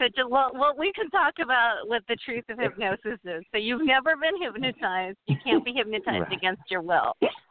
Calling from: Houston, Texas, United States; I'm calling in from Houston.

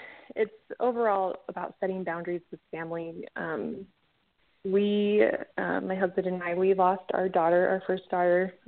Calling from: Utah, United States

